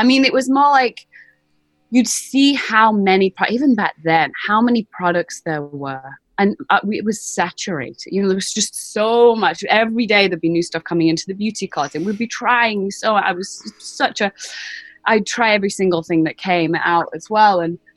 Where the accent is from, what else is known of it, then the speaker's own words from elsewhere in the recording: Manchester, North West England, United Kingdom; growing up in Manchester and England and Catholic